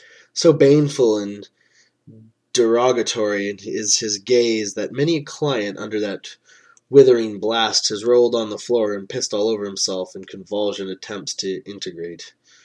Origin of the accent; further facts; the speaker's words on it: Ontario, Canada; I'm from Ontario, Canada, in a little place called Ontario, Canada.